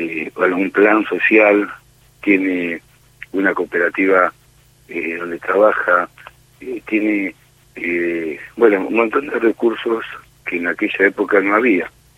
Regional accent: Argentina; como pueblo argentino

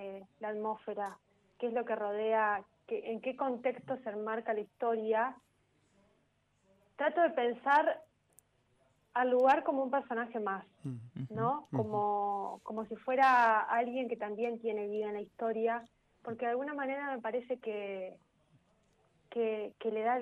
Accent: Entre Ríos, Argentina; en este caso yo soy de Entre Ríos, ¿no?

